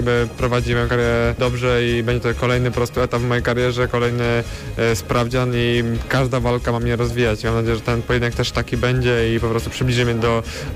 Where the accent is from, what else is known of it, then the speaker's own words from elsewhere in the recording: Konin, Greater Poland Voivodeship, Poland; now in Poznań, Poland; Urodziłem się w Koninie, wychowałem się w Koninie, ale od długiego czasu mieszkam już w Poznaniu, więc tutaj też się czuję jak w domu